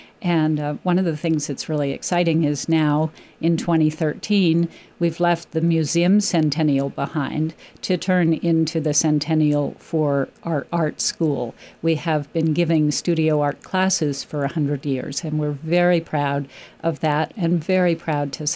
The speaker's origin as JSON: {"language": "English", "town": "Middletown", "region": "Rhode Island", "country": "United States", "tie": "born or raised there", "also_born_or_lived": "Washington, D.C.", "said": "I grew up here in Middletown and Washington, D.C., as my dad was a naval officer. My mom is from Providence, and we came back to Aquidneck Island every year."}